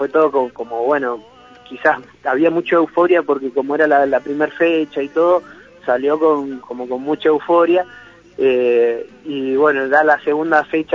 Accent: Mendoza, Argentina; now in El Chaltén, Argentina; yo soy de Mendoza, el guitarrista es de San Juan, todos vivimos en Chalten hace muchos años

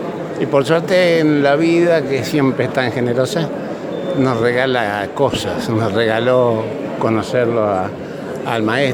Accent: Chajarí, Entre Ríos, Argentina; Yo soy de Chajarí.

